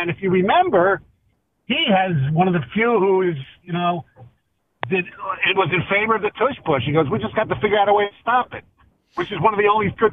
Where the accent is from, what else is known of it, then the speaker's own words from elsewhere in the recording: Broomall, Pennsylvania, United States; I was such a diehard Philly fan growing up in Broomall, Marple Newtown, class of 76.